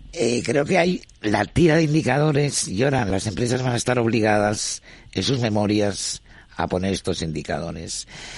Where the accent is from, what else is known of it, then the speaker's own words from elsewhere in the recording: Cantabria, Spain; Mi zona, que soy de Cantabria, parece el Amazonas, eso.